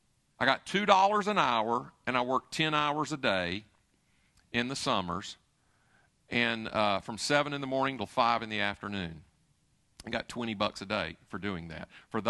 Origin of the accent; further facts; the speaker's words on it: United States; I am an American. I am durch und durch Amerikaner, through and through American. But having lived overseas a good bit of my adult life and coming back to this country